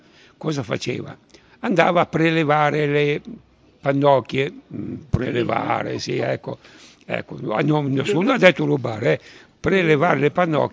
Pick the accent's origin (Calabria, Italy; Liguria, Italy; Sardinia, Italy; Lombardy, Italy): Lombardy, Italy; born there; Io non sono milanese perché sono nato a 25 km da Milano